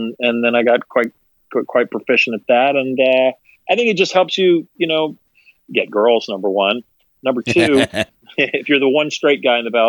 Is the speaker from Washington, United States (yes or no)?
no; Arkansas, United States; it's funny because I grew up in Arkansas and I just wanted to be an actor.